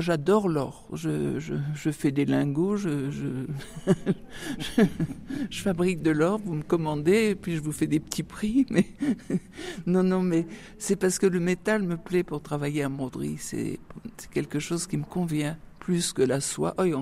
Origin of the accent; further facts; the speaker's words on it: Brittany, France; On lâche pas le morceau hein, quand on est bretonne.